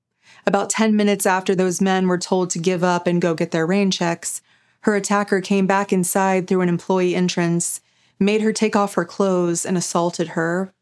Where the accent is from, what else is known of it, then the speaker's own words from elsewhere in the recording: Midwest, United States; now in New York City, United States; I'm a Midwesterner who now lives in New York City